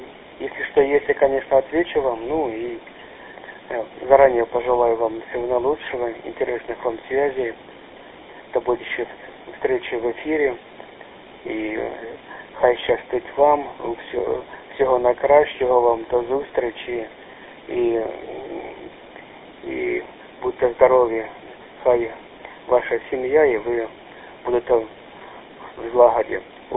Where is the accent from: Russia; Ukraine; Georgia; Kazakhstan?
Ukraine; Derhachi, Kharkiv Oblast; я сам родом тоже из Украины, и из Харьковской области, и из Дергачей, возможно знаете, Дергачей это в Харьковской области